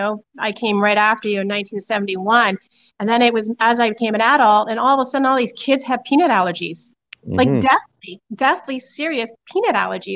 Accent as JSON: {"language": "English", "region": "Ontario", "country": "Canada", "tie": "born or raised there", "said": "growing up in Northern Ontario, you know, we were pretty hardy, and I'm the same way."}